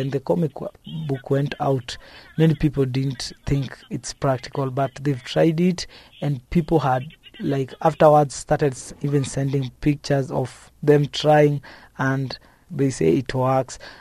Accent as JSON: {"language": "English", "region": "Nairobi", "country": "Kenya", "tie": "born or raised there", "said": "And that's where I grew up"}